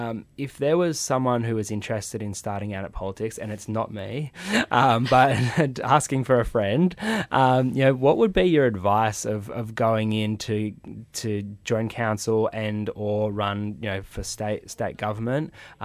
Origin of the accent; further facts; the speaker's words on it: Nowra, New South Wales, Australia; I think of my own experience growing up in Nowra